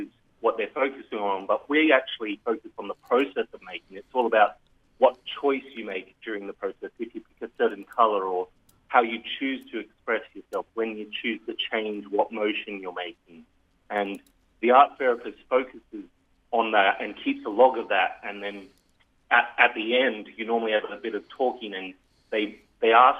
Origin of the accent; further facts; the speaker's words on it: Monash, South Australia, Australia; I grew up in the Riverland. I'm from Monash originally, and I moved away to study, but I've always had a passion for the regional area.